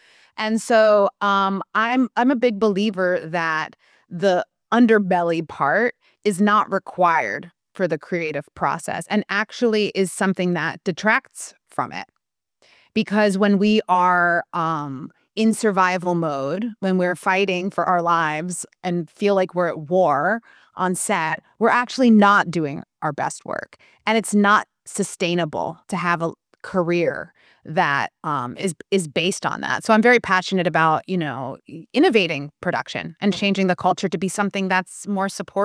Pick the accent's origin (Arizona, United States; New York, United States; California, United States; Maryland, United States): New York, United States; Manhattan; I grew up in Manhattan. I grew up seeing things filming all the time on the streets of New York.